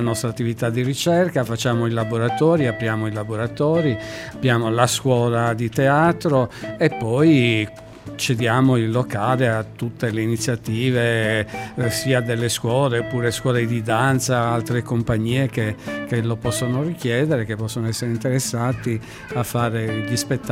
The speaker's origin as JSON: {"language": "Italian", "town": "Cagliari", "region": "Sardinia", "country": "Italy", "tie": "born or raised there", "moved": "yes", "lives_now": "Quarto, Italy", "said": "nati e cresciuti a Cagliari, nel 95 siamo dovuti emigrare."}